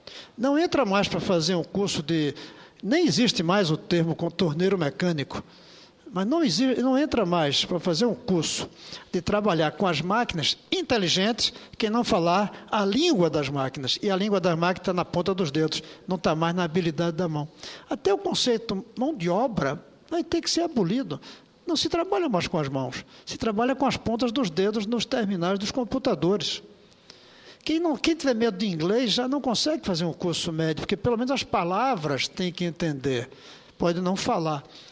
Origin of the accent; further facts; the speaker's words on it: Pernambuco, Brazil; born there; moved away as an adult; now in Brasília, Brazil; Eu sou representante, sou candango representante de Brasília, mas nasci em Pernambuco, mantenho minhas relações, já saí de lá adulto